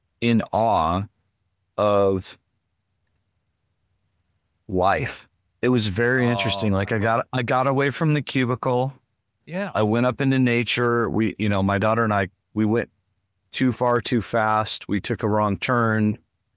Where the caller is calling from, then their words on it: Boise, Idaho, United States; I am remote calling from Boise, Idaho.